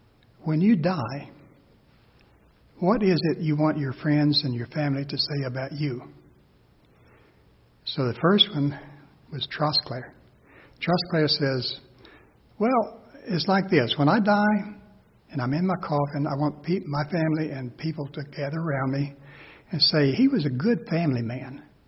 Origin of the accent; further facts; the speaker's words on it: New Orleans, Louisiana, United States; As most of you know, my wife and I we came from the New Orleans area